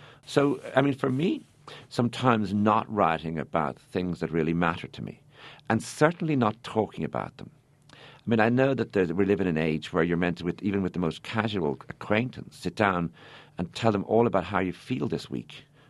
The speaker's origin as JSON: {"language": "English", "region": "Leinster", "country": "Ireland", "tie": "born or raised there", "said": "I grew up in County Wexford, which has sea on two sides. It's rural Ireland, and people have very good manners."}